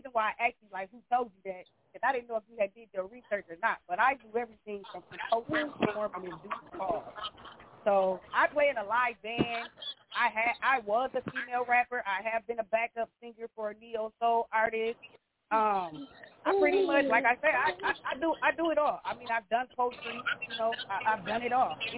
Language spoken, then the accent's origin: English; Gary, Indiana, United States; now in Minnesota, United States; I grew up in Gary, Indiana for a period of time, and then I moved to Minnesota 1979 the first time